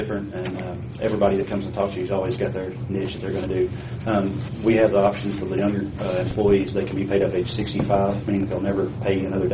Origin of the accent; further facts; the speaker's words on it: Arkansas, United States; now in Omaha, United States; As far as Colonial, I'm from Arkansas. You can tell that my accent's a little bit different. I moved to Omaha about two months ago